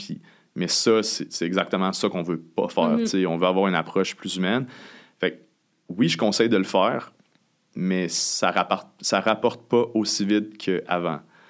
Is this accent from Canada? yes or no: yes; Saint-Georges, Quebec, Canada; On vient de Saint-Georges, il y avait une boutique que moi, quand j'étais kid, je m'habillais là.